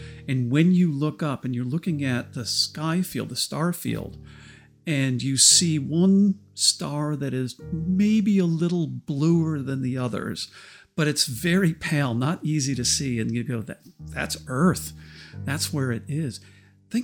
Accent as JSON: {"language": "English", "country": "United States", "said": "As an American, I'd say MacGyver on Mars, right?"}